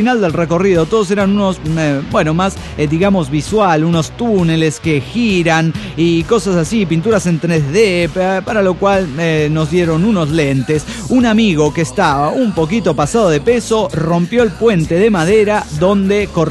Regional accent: Oaxaca, Mexico; de Oaxaca.

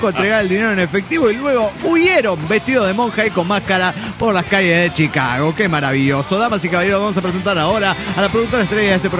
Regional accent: San Luis, Argentina; de San Luis, Argentina.

